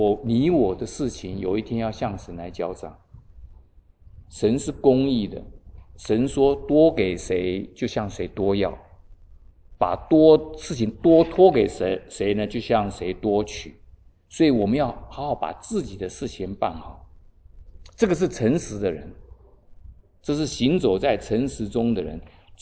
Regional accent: Taiwan; now in United States; 我们从台湾来，有的时候来了美国久了呢

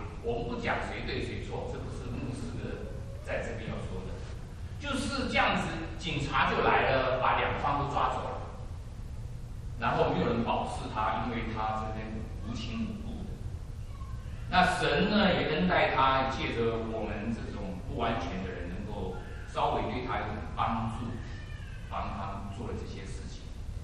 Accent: China; 事实上我们中国人有一个很错误的观念

